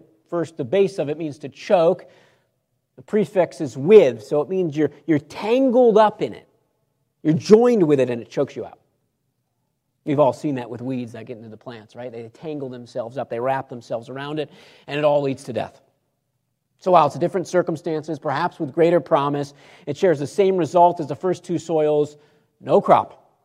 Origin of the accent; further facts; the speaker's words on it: New York, United States; I'm from New York, so maybe Southern Maryland people would know better.